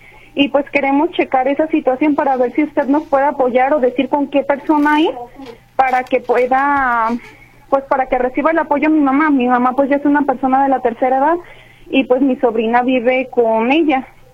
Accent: El Salto, Jalisco, Mexico; nosotros somos del municipio de El Salto

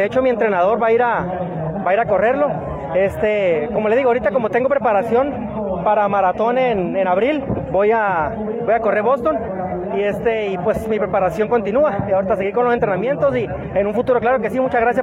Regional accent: Loreto, Baja California Sur, Mexico; De Loreto, Baja California Sur.

